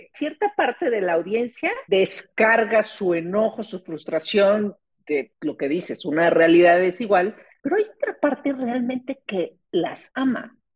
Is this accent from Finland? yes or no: no; Mexico; Nuestra percepción como mexicanos